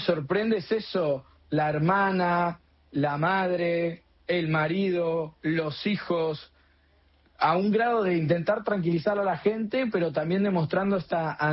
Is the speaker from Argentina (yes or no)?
yes; Argentina; tanto a mí como a mi socio, siendo argentinos